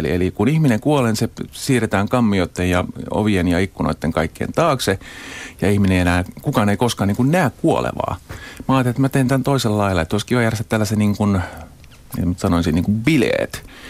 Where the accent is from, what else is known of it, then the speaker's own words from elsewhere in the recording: Tokyo, Japan; moved away as an adult; now in Finland; Mun tausta, mä oon tämmönen nomadi, maahanmuuttaja tavallaan. Mä oon syntynyt Tokiossa, asunut 20 vuotta Japanissa, 20 vuotta Suomessa ja muutaman vuoden päälle sitten ympäri maailmaa.